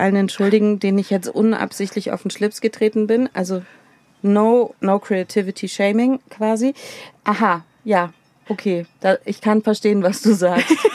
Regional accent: Balderschwang, Bavaria, Germany; mein Arbeitsplatz ist tatsächlich meine Heimat, weil ich hier aufgewachsen bin, weil ich hier geboren bin. Aber ich check's schon echt noch gut, dass Balderschwang so abgelegen ist

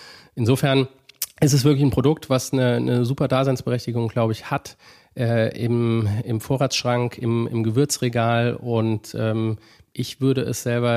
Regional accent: Darmstadt, Hesse, Germany; aus meiner Heimatstadt Darmstadt

